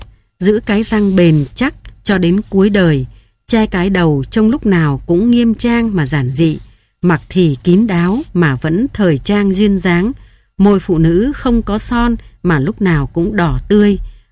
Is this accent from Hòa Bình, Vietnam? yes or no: no; Hanoi, Vietnam; Nhưng với thành phố quê hương của mình là Hà Nội thì tôi đã chuyển nhà từ phố Bà Triệu khi còn nhỏ, rồi về Yên Phụ cùng bố mẹ và anh chị